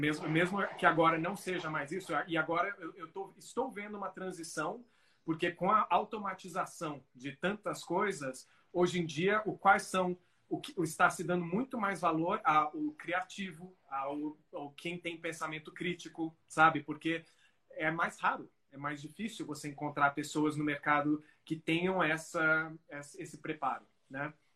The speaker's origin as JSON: {"language": "Portuguese", "country": "United States", "tie": "born or raised there", "lives_now": "Brazil", "said": "Eu cresci, fui educado nos Estados Unidos, cresci nos Estados Unidos, entre lá e cá, mas sempre, né, passei uma boa parte da minha vida lá."}